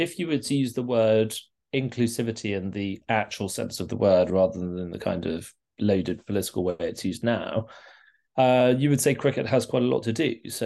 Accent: Birmingham, West Midlands, United Kingdom; I'm from Birmingham originally.

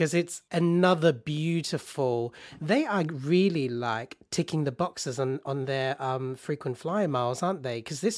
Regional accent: Australia; also born or lived in Malaysia; growing up in Australia and Malaysia

